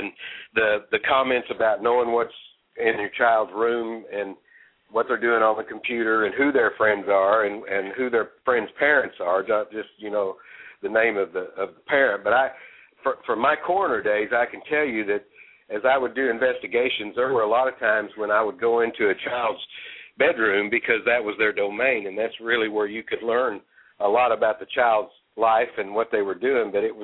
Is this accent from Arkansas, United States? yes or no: yes; North Little Rock, Arkansas, United States; for instance, in my hometown of North Little Rock, Arkansas, within a 10-minute drive of City Hall, there's over 10,000 children that are below the poverty line.